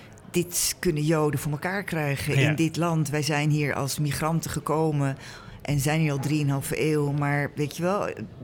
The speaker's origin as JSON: {"language": "Dutch", "town": "Amsterdam", "region": "North Holland", "country": "Netherlands", "tie": "born or raised there", "said": "En als kind, ik kom uit Amsterdam, was de galerij nog, stond er nog."}